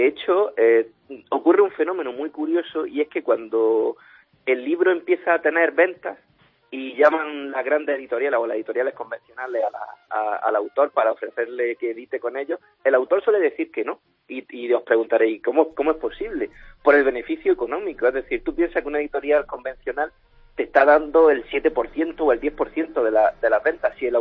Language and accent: Spanish; Almería, Andalusia, Spain; No, soy de Almería.